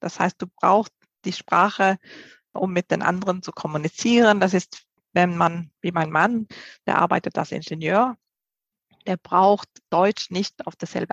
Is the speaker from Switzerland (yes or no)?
no; Sweden; German is a second language; now in Germany; Aber für mich als Schwedin war es vielleicht nicht so die ganz große Herausforderung